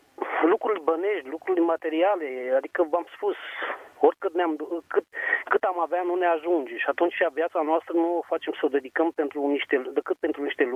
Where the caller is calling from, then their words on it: Pitești, Argeș, Romania; sunt din Pitești